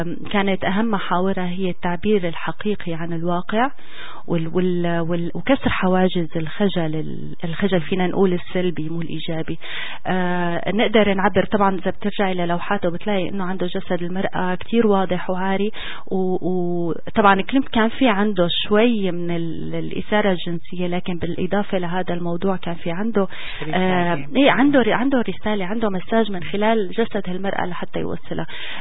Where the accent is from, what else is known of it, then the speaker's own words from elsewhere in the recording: Syria; moved away; فانا اللي فخر انه انا سورية، واللي فخر اني لسه بحس بالوجع بالرغم من اني بالغربة من سنين، يعني لا بأس فيها، صار لي زمان طالع برا سوريا